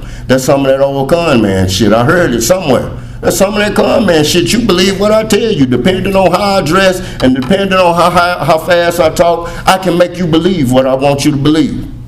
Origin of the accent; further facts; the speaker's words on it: Huntsville, United States; I was born and raised in Huntsville. Like I said, I was born in the projects.